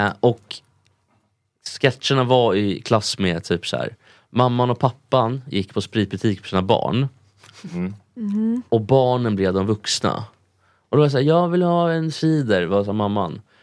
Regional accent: Sweden; för vi svenskar är inte som danskar

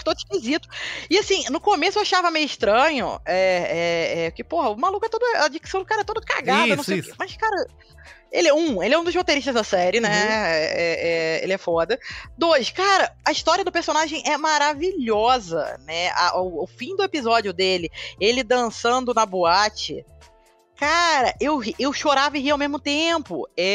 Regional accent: Rio de Janeiro, Brazil; eu pareço grossa, mas eu sou carioca, juro por Deus.

